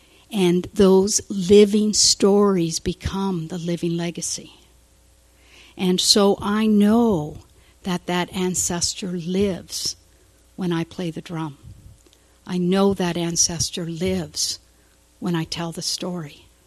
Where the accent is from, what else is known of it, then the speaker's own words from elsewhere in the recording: Ontario, Canada; So I'm from Ontario, Canada.